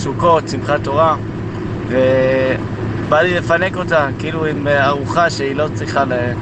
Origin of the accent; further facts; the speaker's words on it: United States; אני אמריקאי בעצם, אני מארצות הברית